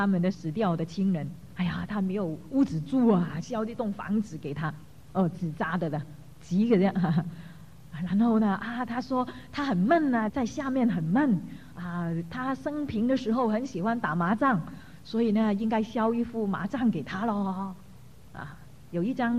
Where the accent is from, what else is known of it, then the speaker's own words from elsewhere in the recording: China; 我们中国人